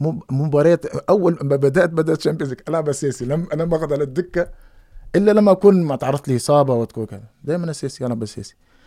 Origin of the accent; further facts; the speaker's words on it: Tunisia; أنا قد من تونس،